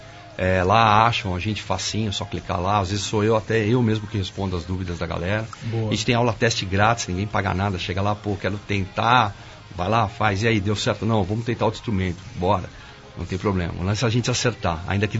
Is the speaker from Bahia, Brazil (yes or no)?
no; São Paulo, Brazil; Porque eu não sou daqui, eu sou de São Paulo, né? Então mudei para cá